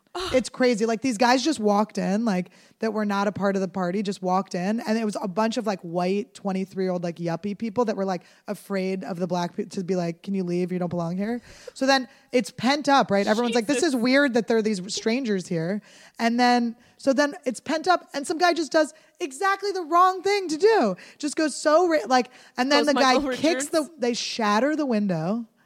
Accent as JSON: {"language": "English", "town": "Philadelphia", "region": "Pennsylvania", "country": "United States", "tie": "born or raised there", "said": "Or no, we were in Manayunk in Philadelphia. I grew up in Philadelphia."}